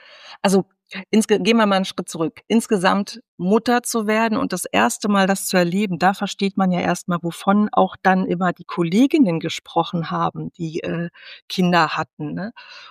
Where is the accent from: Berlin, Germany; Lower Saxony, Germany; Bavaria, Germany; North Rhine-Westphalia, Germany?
Berlin, Germany; East Berlin; born there; Ich bin in Ostberlin geboren.